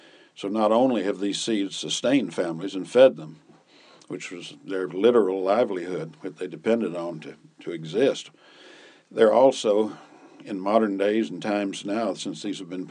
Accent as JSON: {"language": "English", "region": "Tennessee", "country": "United States", "tie": "born or raised there", "said": "I was born in Tennessee and grew up there farming, and that's been a great, great part of my life."}